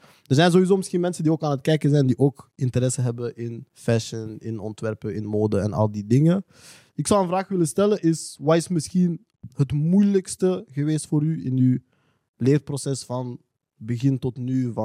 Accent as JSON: {"language": "Dutch", "country": "DR Congo", "said": "Maar broer, ik ben Congolees, snap je?"}